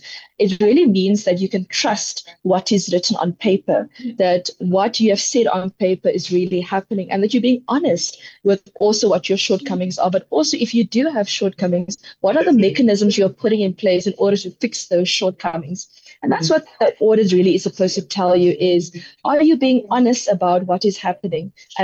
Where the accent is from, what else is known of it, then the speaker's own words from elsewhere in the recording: South Africa; as a South African, you know, as a country